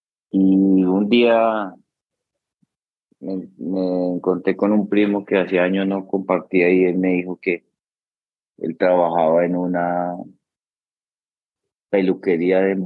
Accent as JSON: {"language": "Spanish", "region": "Tolima", "country": "Colombia", "tie": "born or raised there", "also_born_or_lived": "Antioquia", "said": "Vengo de una familia muy humilde, donde crecimos en el Tolima, digamos que nosotros vivíamos en apartado Antioquia"}